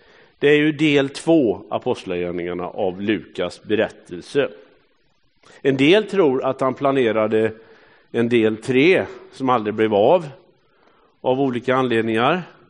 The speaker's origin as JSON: {"language": "Swedish", "town": "Hälsö", "region": "Västra Götaland County", "country": "Sweden", "tie": "born or raised there", "said": "när jag växte upp på Hälsö, alltså nere vid ljugarebänken där"}